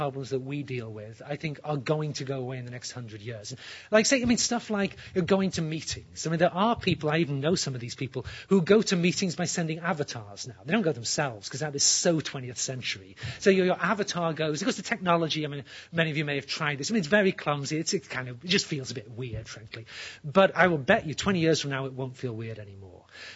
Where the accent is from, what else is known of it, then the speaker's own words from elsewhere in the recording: England, United Kingdom; Where I grew up in England, you know, this horrible little island stuck out in the cold Atlantic Ocean.